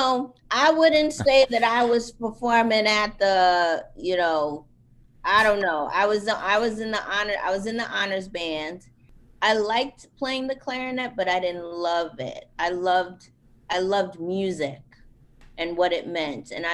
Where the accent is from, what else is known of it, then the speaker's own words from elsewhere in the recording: Queens, New York, United States; I am originally from Jamaica, Queens, New York, and I went to Bernice Johnson Cultural Dance Studio, and then I went to Carolyn DeVore Dance Studio.